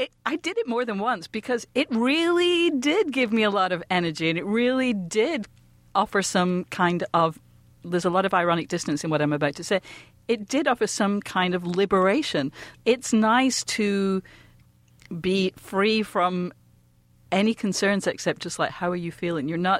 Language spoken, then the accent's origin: English; England, United Kingdom; And naturally, being English, I did enjoy that.